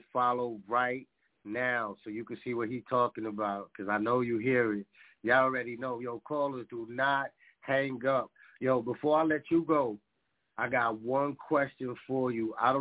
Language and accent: English; New York, United States; And shit, I'm from New York, and I know who he is.